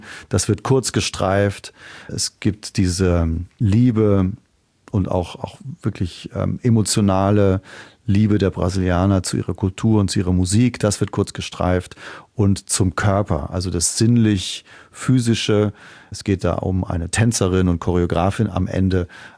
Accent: Trier, Rhineland-Palatinate, Germany; Schon Trier und die Mosel. Das ist da, wo ich aufgewachsen bin, wo alles begann. Meine Mutter wohnt noch dort.

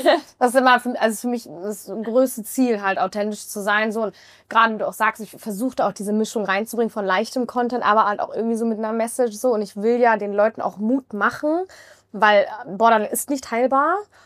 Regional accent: Germany; born there; ich bin gebürtige Deutsche

